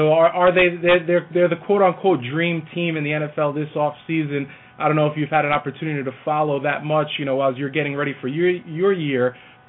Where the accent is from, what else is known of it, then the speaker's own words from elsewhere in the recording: New York, United States; even though I'm a New Yorker